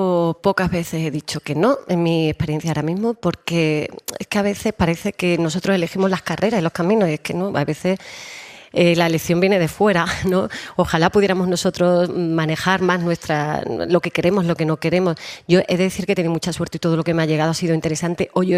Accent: Andalusia, Spain; trabajando aquí en Andalucía, que he tenido mucho la suerte que los últimos trabajos han sido aquí en mi tierra.

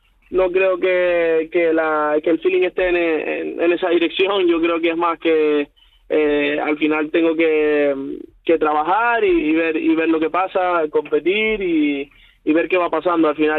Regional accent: Canary Islands, Spain; Tenemos esa similitud de que somos de barrio, que salimos de allí, de Tenerife los dos

